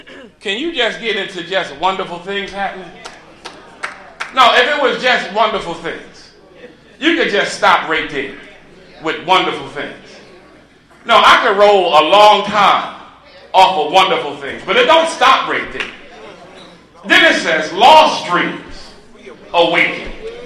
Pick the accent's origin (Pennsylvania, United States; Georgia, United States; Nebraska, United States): Pennsylvania, United States; Philadelphia; Listen, I'm a bum from North Philly.